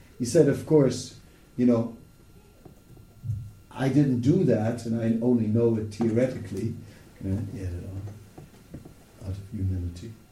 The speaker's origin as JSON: {"language": "English", "country": "Netherlands", "said": "I'm from the Netherlands and it's a country of boats, you know"}